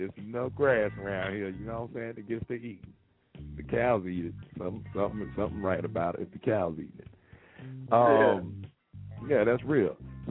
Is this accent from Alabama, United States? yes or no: no; Florida, United States; Well, yeah, you know, I'm from Florida. It tastes like chicken.